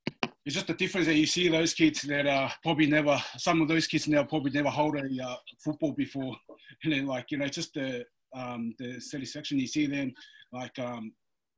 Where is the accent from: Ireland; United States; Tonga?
Tonga; Tongatapu; Because when I grew up in Tonga, it was just in the main island. I never got outside of the main island of Tongatapu.